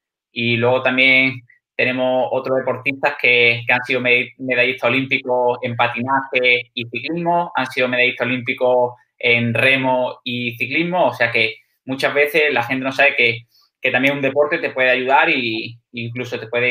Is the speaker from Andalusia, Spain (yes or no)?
yes; Málaga, Andalusia, Spain; yo soy de Málaga y bueno, me he criado casi toda mi vida aquí en Málaga, he pasado todo desde pequeñito, toda la juventud, hasta que bueno, sí que cuando ya empecé la universidad y empecé a lo mejor a competir en triatlón, sí que ya salí bastante de mi ciudad